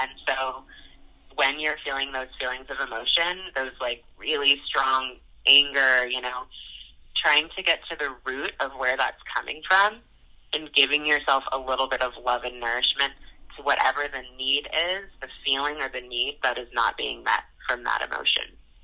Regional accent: United States; now in New Zealand; I think I'm an American at heart still, so a lot of my focus is there.

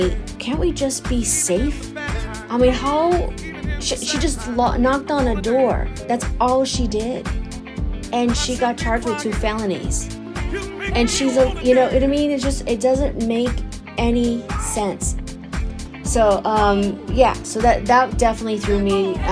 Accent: United States; now in New Zealand; I am American. This affects me. This is where I come from. This is where I'm probably going to go back to.

